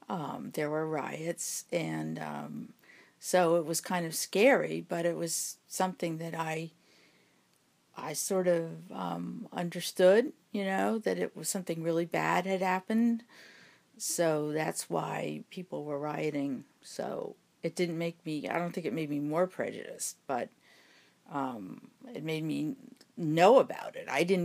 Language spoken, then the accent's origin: English; New Jersey, United States; because I grew up in New Jersey and we had integrated public schools